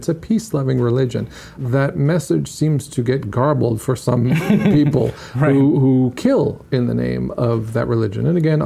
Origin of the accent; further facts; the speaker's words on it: New York, United States; And you were talking about being a New Yorker, I am too, and I was here on 9/11 and lived through all of that.